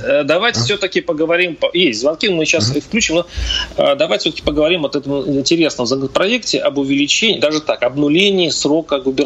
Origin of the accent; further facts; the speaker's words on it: Mordovia, Russia; Я сам из Мордовии